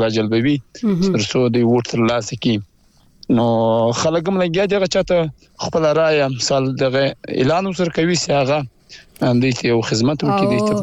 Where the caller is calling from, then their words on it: Balochistan, Pakistan; ما خپل له جنوبي پښتونخوا له لای څخه کړی